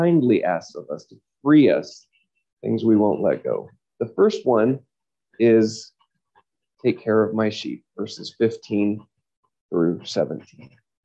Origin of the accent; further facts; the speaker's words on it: Oregon, United States; I grew up in Oregon in my high school and college years